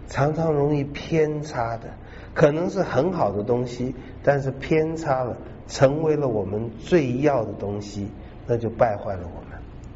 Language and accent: Chinese; China; 我们中国人都很爱面子的